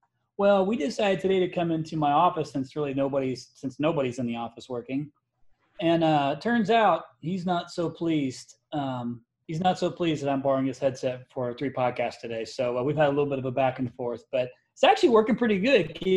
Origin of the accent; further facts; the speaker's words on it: Indiana, United States; I'm a Midwesterner. I'm from Indiana